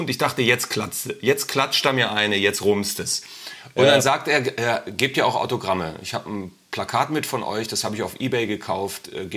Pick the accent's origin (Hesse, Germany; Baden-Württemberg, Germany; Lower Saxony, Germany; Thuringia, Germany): Lower Saxony, Germany; Hanover; Ich komme halt ursprünglich aus Hannover.